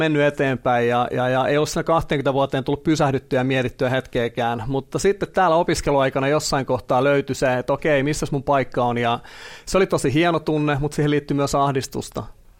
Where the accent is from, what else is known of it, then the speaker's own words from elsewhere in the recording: Helsinki, Uusimaa, Finland; born there; Eli olen syntynyt Helsingissä vuonna 1978 ja opiskellut täällä kasvatustieteiden maisteriksi.